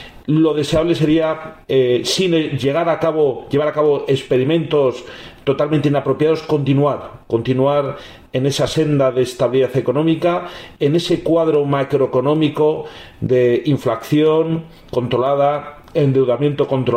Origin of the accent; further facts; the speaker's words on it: Spain; Yo, como español, desde luego estoy orgulloso